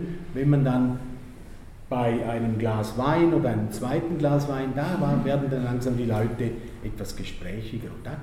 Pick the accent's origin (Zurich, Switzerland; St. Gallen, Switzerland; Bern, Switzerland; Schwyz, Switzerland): St. Gallen, Switzerland; Da dachte ich natürlich als St. Galler, klar, das muss ja St. Gallen sein